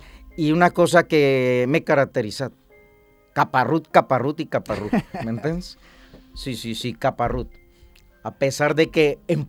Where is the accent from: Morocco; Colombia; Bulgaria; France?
Colombia; now in Spain; soc colombià i ho dic així